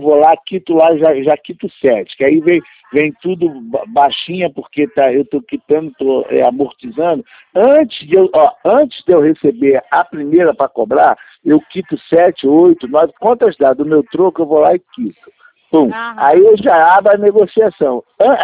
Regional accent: Rio de Janeiro, Brazil; eu sou carioca, sou filho de pernambucano.

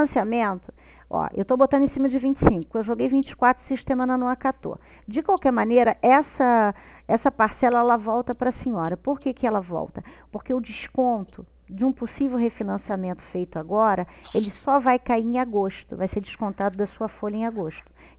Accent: Rio de Janeiro, Brazil; Eu sou do Rio de Janeiro

